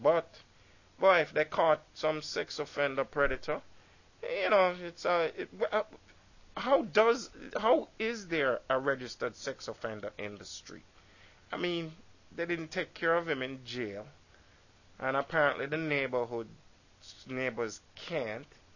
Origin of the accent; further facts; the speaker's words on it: Jamaica; When I was 17, you know, I grew up in Jamaica. And, you know, I used to walk through the woods, bushes.